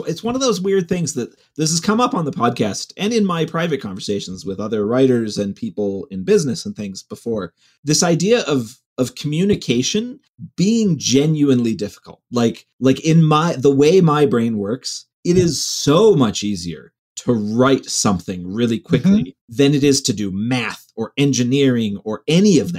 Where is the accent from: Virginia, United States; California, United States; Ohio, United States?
Ohio, United States; Cleveland; like I grew up in Cleveland and I'm not a sporty person